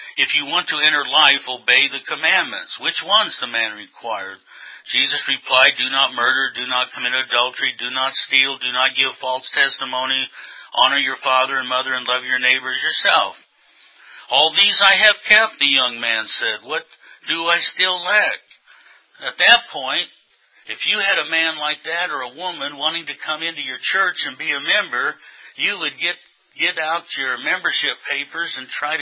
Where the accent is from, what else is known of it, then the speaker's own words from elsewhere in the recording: Kearney, Nebraska, United States; When I was raised in Kearney, Nebraska, we had a reform school down the road